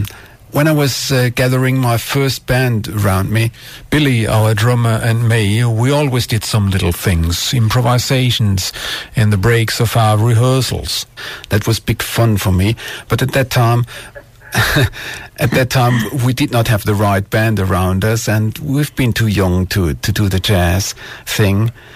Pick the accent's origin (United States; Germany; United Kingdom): Germany; In my hometown, jazz is not popular at all. In Germany, jazz is taken pretty serious, you know.